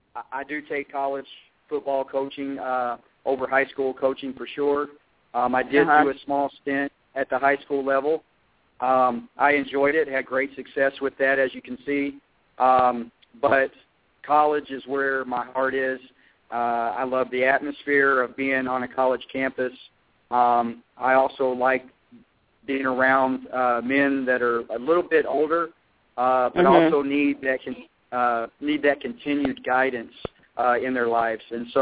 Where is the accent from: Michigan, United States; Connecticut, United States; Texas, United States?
Texas, United States; The Woodlands; also born or lived in Conroe; Okay, well, I grew up in Conroe / the Woodlands, Texas. That's just slightly north of Houston, Texas.